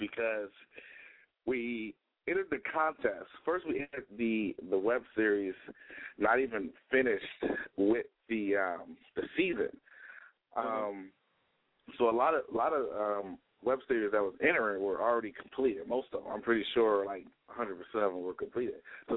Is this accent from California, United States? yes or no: yes; Los Angeles, California, United States; I'm from L.A.